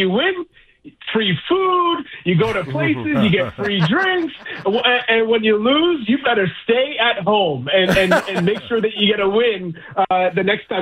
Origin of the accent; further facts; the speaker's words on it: Manchester, New Hampshire, United States; I grew up in Manchester, New Hampshire. You know, I went to Boston College. New England is my home. It's in my blood.